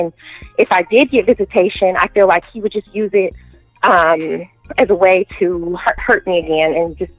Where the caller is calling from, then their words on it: Michigan, United States; I'm calling from Michigan.